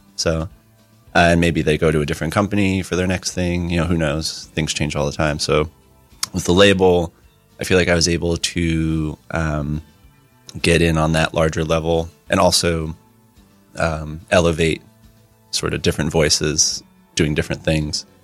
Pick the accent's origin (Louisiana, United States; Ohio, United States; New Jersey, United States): New Jersey, United States; Asbury Park; I'm pretty exclusively kind of from Asbury Park.